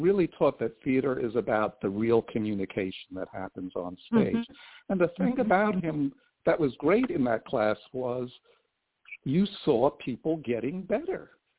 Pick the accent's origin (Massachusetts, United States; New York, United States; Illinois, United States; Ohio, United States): New York, United States; Brooklyn; also born or lived in Asbury Park; I'm a New Yorker. I was actually born near Asbury Park, but I moved when I was one to Brooklyn, and I went to public schools here.